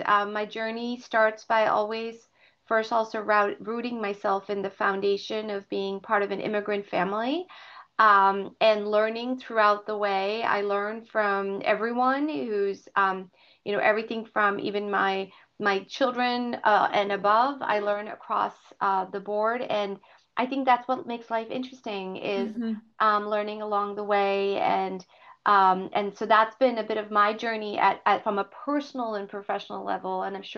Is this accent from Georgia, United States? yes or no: no; Boston, Massachusetts, United States; also born or lived in India; And I was born in India, raised in Boston, moved when I was around 3 years old.